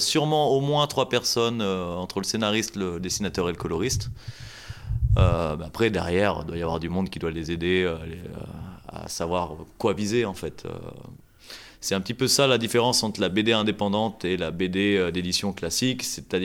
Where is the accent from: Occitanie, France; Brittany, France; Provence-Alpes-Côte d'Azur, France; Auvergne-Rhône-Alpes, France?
Auvergne-Rhône-Alpes, France; Grenoble; En fait, moi, je suis grenoblois.